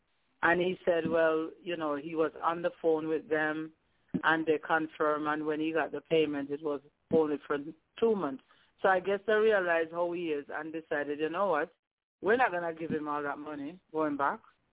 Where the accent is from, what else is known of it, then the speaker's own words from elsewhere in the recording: Jamaica; because I am a Jamaican, and I am a female